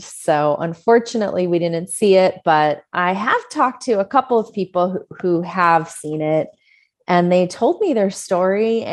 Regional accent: Chicago, Illinois, United States; It starts in my hometown city, Chicago, and every once in a while when I'm downtown, I'll pass by that starting point on Adams Street.

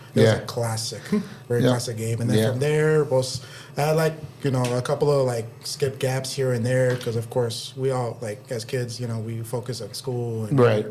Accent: Edinburg, Texas, United States; I was born in Edinburgh, Texas in 1984.

